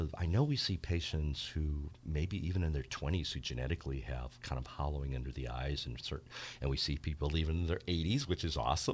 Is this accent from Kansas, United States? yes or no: no; Detroit, Michigan, United States; me being Chinese Greek, but mostly looking Chinese growing up in Detroit, Michigan.